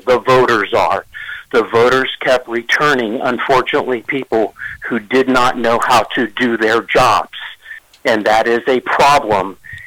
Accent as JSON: {"language": "English", "town": "Marion", "country": "United States", "tie": "born or raised there", "said": "when I was in my last term as mayor of the city of Marion, my hometown, your hometown, and many others."}